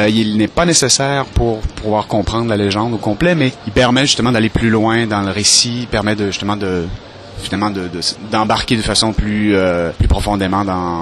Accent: Canada; à la base, je suis Canadien, j'habite au Canada

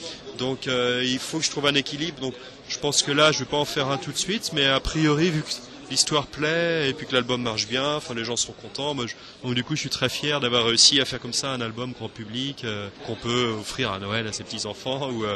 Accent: Nantes, Pays de la Loire, France; Bah moi je suis nantais

